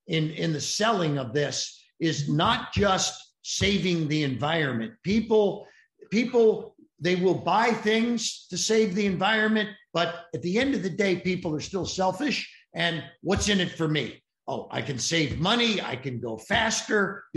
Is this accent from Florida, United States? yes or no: yes; St. Petersburg, Florida, United States; She just moved her operation from New York to my hometown of St. Pete, Florida.